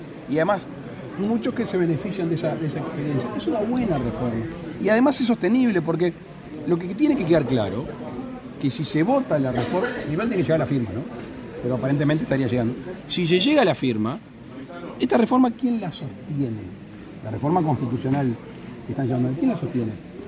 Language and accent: Spanish; Uruguay; Como uruguayo, como presidente de la República